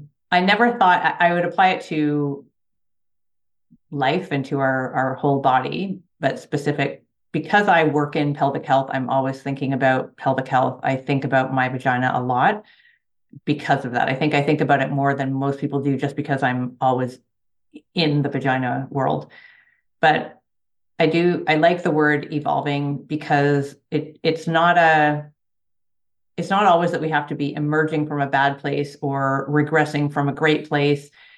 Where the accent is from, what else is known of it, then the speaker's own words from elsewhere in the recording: Canada; I'm Canadian.